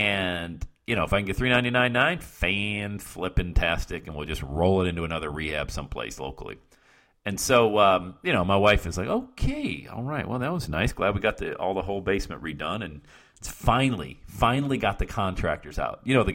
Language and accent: English; Cincinnati, Ohio, United States; They are realtors here in my hometown of Cincinnati, Ohio.